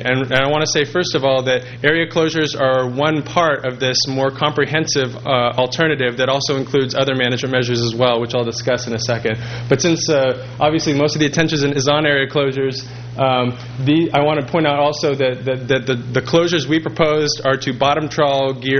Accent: California, United States; I grew up in the Southern California coast.

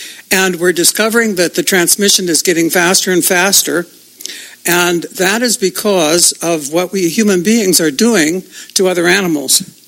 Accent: Cambria, California, United States; from Cambria.

